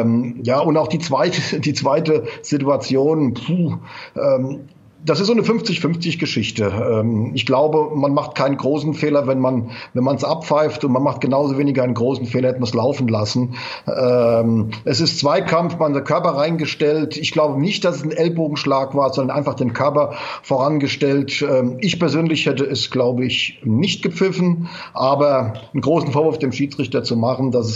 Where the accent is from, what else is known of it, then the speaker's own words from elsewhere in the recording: Mainz, Rhineland-Palatinate, Germany; born there; ich bin in Mainz geboren